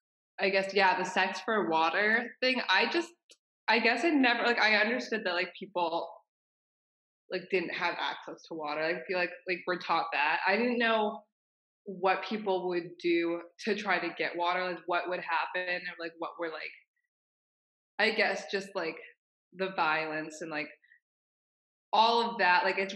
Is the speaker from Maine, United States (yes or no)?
yes; Maine, United States; So I grew up in Maine, and there's this huge lake called Sebago Lake